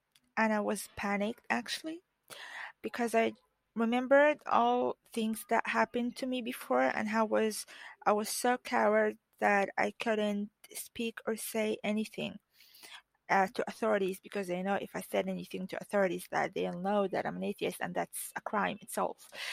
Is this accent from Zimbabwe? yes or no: no; Egypt; I'm from Egypt and I'd like to share something about me.